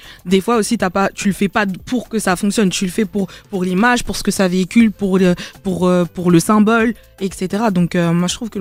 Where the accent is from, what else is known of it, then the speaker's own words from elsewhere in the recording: Senegal; je suis sénégalaise.